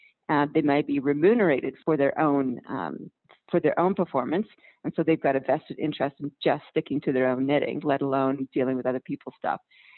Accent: Canada; now in Australia; Well, I am a Canadian living down under in Australia.

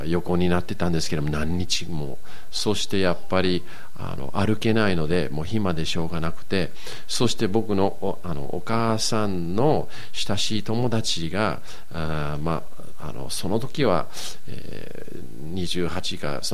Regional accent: Yokohama, Kanagawa, Japan; also born or lived in Hokkaido; 私が横浜育ちで、そして高校の時に、ちょっと不良みたいなもので、オートバイ乗って

